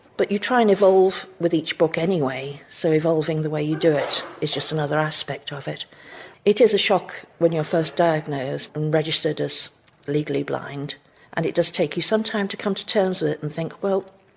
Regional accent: St Helens, North West England, United Kingdom; I'm a quarter Welsh, but I was born and brought up in Lancashire in St Helens.

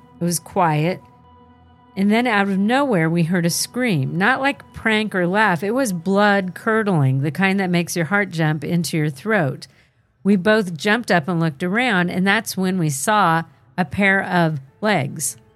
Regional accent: Tennessee, United States; It's growing up in Rowan, R-O-A-N-E, County, Tennessee. Rowan.

